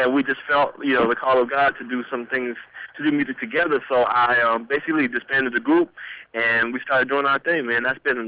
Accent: Memphis, Tennessee, United States; I grew up in Memphis

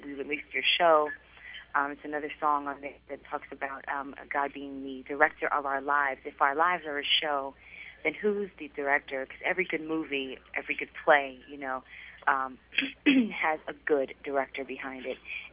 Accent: Brooklyn, New York, United States; You know, but I grew up in Brooklyn, New York, so I've got, like, I'm Puerto Rican again. And then I grew up in Brooklyn, New York, so I've got, like, a mix of influences, you know.

